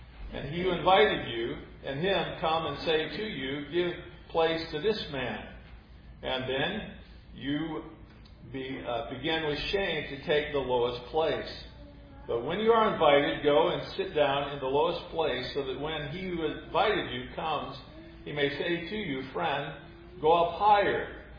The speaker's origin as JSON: {"language": "English", "region": "Iowa", "country": "United States", "tie": "born or raised there", "said": "when I was growing up in Iowa, my family did not attend worship"}